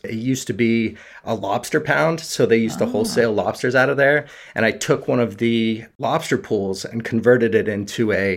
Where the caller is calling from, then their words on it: Gloucester, Massachusetts, United States; I'm calling from Gloucester, Massachusetts.